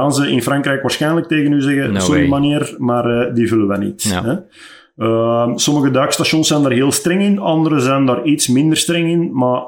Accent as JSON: {"language": "Dutch", "country": "Belgium", "said": "En daar zijn wij Belgen heel, heel straf in natuurlijk."}